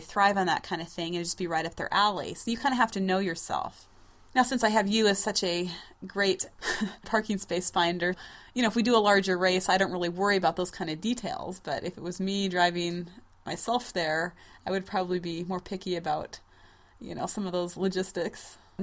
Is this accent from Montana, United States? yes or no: yes; Montana, United States; Now, since I was raised in Montana, I feel very out of my element in a big city.